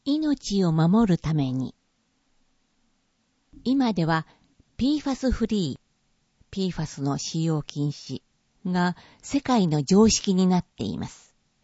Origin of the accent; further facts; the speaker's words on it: Amakusa, Kumamoto, Japan; 私は熊本県天草の出身ということもあり、